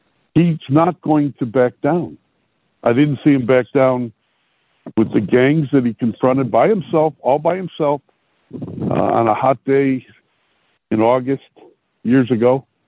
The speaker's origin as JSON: {"language": "English", "town": "Chicago", "region": "Illinois", "country": "United States", "tie": "born there", "said": "when I was in the neighborhoods, you know, and I'm born here on the So"}